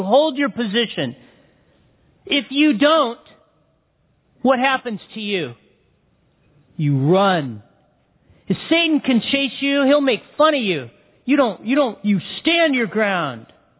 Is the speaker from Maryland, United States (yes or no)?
no; Big Bear, California, United States; So I'm a hick from Big Bear. I'm a kid that was born and raised in Big Bear. Population when I grew up, 14,000 in the city of Big Bear.